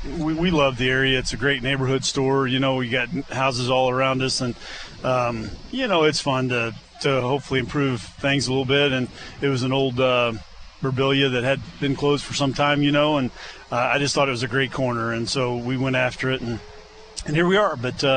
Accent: Raytown, Missouri, United States; I was raised in Raytown, Missouri. Born at St. Luke's Hospital, just 5 miles away.

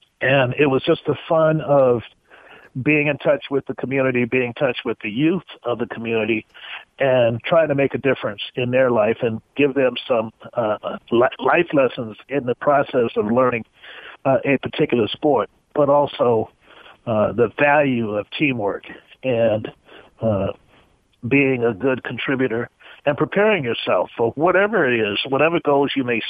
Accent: Richmond, Virginia, United States; I was born in Richmond, Virginia, also known as the capital of the Confederacy.

